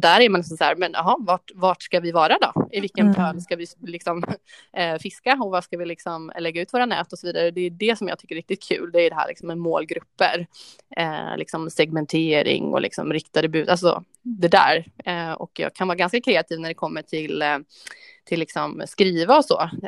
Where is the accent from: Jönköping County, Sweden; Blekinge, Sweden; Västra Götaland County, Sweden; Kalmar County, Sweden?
Västra Götaland County, Sweden; Gothenburg; now in Linköping, Sweden; Och sen så har jag bott en del utomlands och sådär. Men har nu då landat i Linköping. Fast jag är då från Göteborg, västkusten från början. Så nu bor jag här sedan 2 år tillbaka